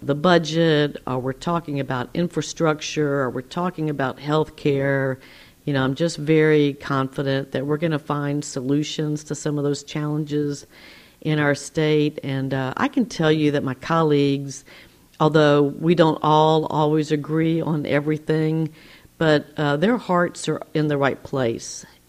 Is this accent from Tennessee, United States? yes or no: no; Louisiana, United States; I've born and raised in Louisiana and plan to retire here in Louisiana